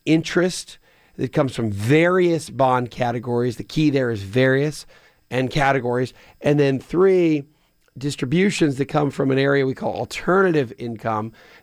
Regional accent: Pennsylvania, United States; Pennsylvania, my home state, North Carolina, my alma mater state

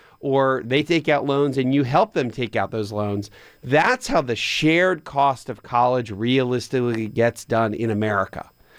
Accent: Pennsylvania, United States; or even my hometown of outside of Philadelphia

